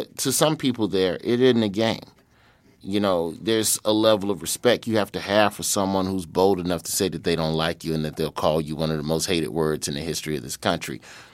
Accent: Alabama, United States; moved away as an adult; now in Los Angeles, United States; My first 9 years of comedy from 98 until I moved to Los Angeles, you know, I was a Southern and Midwest act.

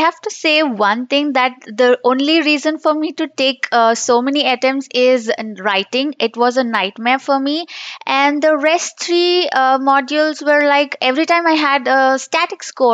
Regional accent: India; English is a second language; I'm from India. I'm located in Hyderabad, down south in India.

